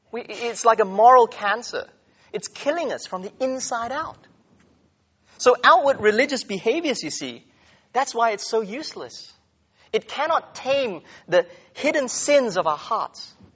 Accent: Malaysia; I mean, I come from Malaysia, and is a place where you have many other religions.

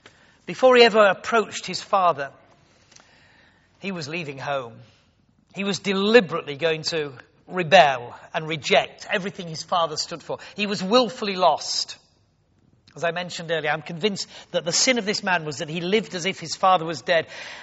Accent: Yorkshire and the Humber, United Kingdom; for me as a Yorkshireman, even if they're on the wrong side of the Pennines

